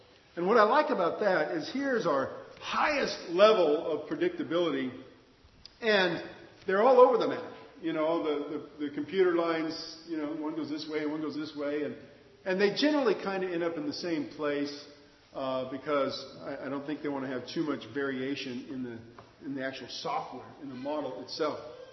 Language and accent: English; Idaho, United States; I'm from Idaho, and I know a lot about wind. And because the wind blows all the time in southern Idaho, constantly.